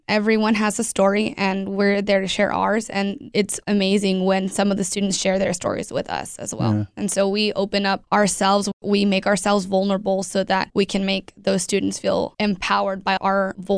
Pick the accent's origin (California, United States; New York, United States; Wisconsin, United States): California, United States; Fresno; I was born and raised in Fresno.